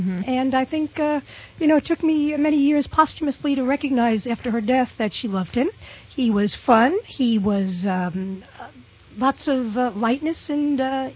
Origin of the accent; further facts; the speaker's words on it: Brooklyn, New York, United States; I grew up in Brooklyn, New York, on the 16th floor of a 23-story building in a very highly densely populated area. I'm an only child. I come from working-class background.